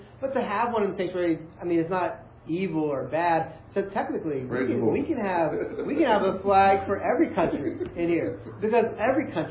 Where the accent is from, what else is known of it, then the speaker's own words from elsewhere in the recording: United States; I could have the flag of any nation here, but I'm an American.